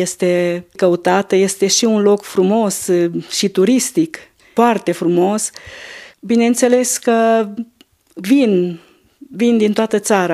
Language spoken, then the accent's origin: Romanian; Rohia, Maramureș County, Romania; Eu sunt din județul Maramureș, localitatea Rohia, oraș Târgu Lăpuș, Valea Lăpușului, partea aceea.